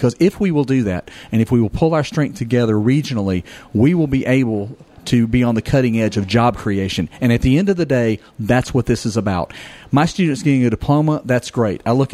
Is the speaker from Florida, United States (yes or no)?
yes; Panama City, Florida, United States; I'm from Panama City.